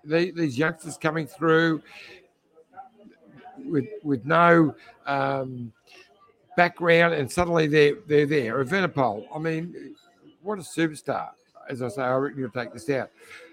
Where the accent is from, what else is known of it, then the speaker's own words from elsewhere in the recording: Australia; Quick, I'm from Australia.